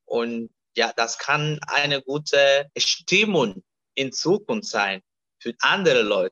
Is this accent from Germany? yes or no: no; Buenaventura, Valle del Cauca, Colombia; German is a second language; hier nicht so weit von Buenaventura, meine Heimatstadt, haben wir Cali